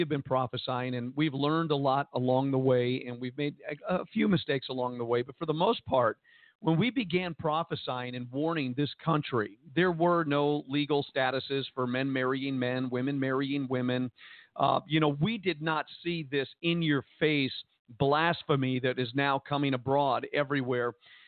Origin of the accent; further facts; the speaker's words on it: Jersey City, New Jersey, United States; And I grew up in Jersey City. I grew up, you know, I was a worldly guy like everybody else.